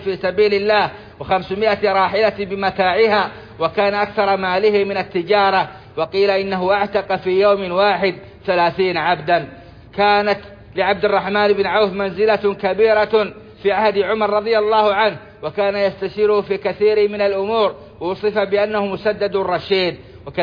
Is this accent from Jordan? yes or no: no; Saudi Arabia; اللهم أدم على بلادنا السعودية أمنها وإيمانها